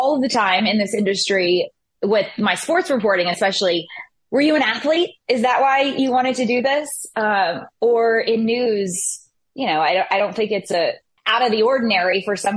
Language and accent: English; Baton Rouge, Louisiana, United States; an hour from where I grew up in Baton Rouge, Louisiana.